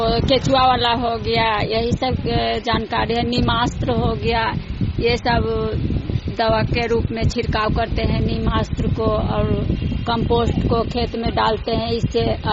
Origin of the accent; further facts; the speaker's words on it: Noorsarai, Bihar, India; मैं नूरसराय की रहने वाली हूँ।